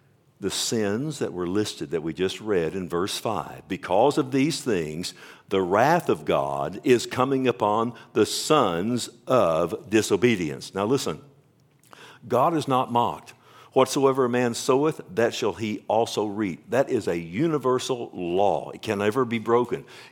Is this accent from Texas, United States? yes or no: yes; Keller, Texas, United States; We're from Keller.